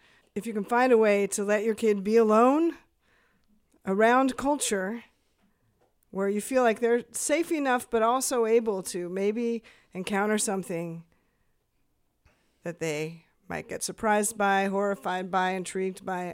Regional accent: Seattle, Washington, United States; I grew up in Seattle in a neighborhood called Magnolia, and there was a library, public library

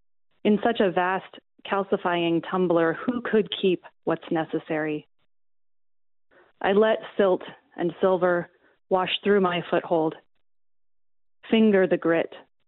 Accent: Port Angeles, Washington, United States; Yeah, well, I grew up on the Olympic Peninsula of Washington State in the town of Port Angeles

